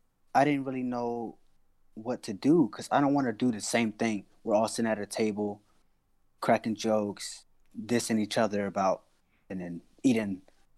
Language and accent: English; Georgia, United States; Yeah, well, that's like my hometown, so of course I'm end up going there, so.